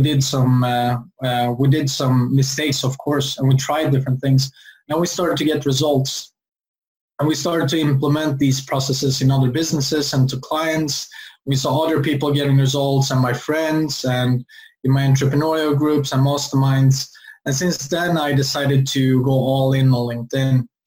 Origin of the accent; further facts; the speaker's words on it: Sweden; English is a second language; moved away as an adult; now in Norway; So I'm from Sweden originally. I moved to Norway. It was 8 years ago, actually.